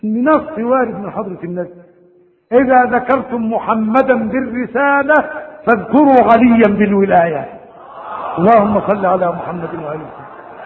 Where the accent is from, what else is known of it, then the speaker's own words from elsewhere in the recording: Egypt; أقول لك واحد فصل بدلة جديدة عندنا في مصر وجيه يصلي